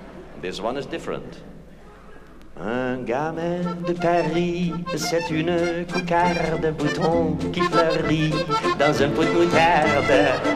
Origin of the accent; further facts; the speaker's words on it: Sittard, Limburg, Netherlands; this last little city song is a song from my hometown, Sittard. It's a little town in the south of Holland, and that's the place where my cradle stood